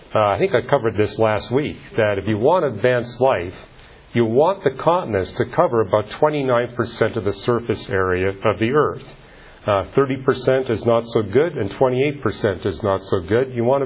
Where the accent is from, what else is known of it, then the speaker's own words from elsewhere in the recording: British Columbia, Canada; now in California, United States; But I can tell you where I grew up in British Columbia, wasn't necessary to wear a wetsuit.